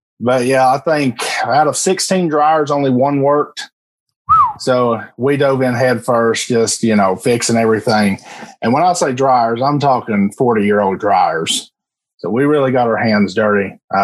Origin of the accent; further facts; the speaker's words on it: Tennessee, United States; I'm from East Tennessee, not too far from Knoxville, about northeast Knoxville.